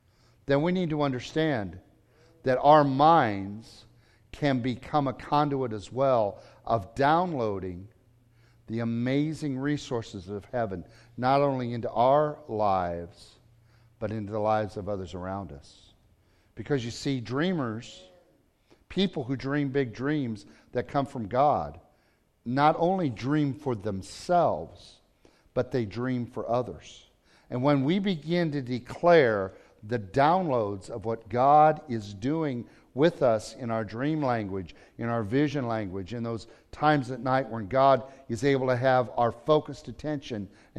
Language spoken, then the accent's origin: English; United States; because I was raised in America and I was taught by American teachers